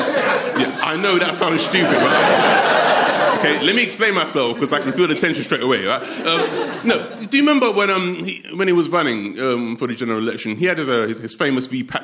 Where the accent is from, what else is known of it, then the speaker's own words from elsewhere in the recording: Hammersmith, London, United Kingdom; born there; Now, the thing is, my origin is obviously West Indian, right? But I was born in Hammersmith.